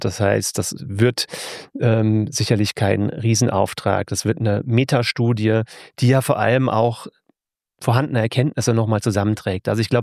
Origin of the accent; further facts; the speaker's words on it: Rhineland-Palatinate, Germany; Für mich als Pfälzer ist Osnabrück schon ziemlich weit im Norden.